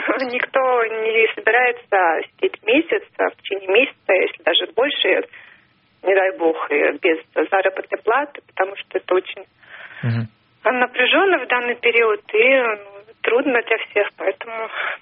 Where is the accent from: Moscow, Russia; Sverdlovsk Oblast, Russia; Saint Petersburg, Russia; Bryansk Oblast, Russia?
Moscow, Russia; Я из Москвы.